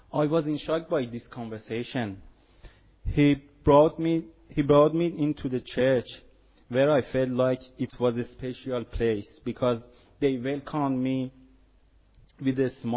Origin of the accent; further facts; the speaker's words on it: Iran; English is a second language; moved away; I'm from Iran.